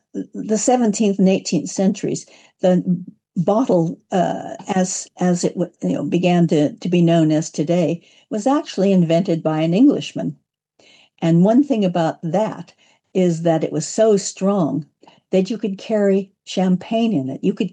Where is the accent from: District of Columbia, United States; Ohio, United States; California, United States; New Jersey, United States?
California, United States; I grew up with it in California. We had a family farm